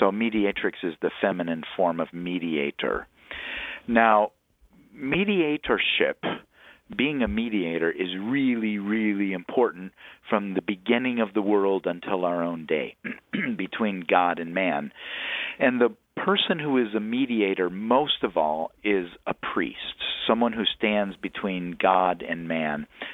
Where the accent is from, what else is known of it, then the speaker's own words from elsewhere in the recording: Michigan, United States; I'm from Michigan, so this doesn't seem like a huge, huge amount to me.